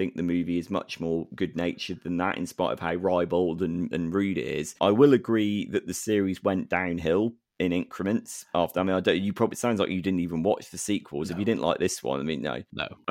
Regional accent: South West England, United Kingdom; I'm from the West Country. I'm allowed to stereotype the accent or one of the accents.

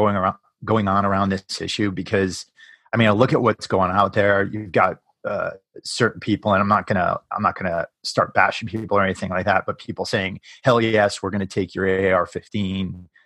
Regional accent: New England, United States; I come from New England, which is classically a very liberal area.

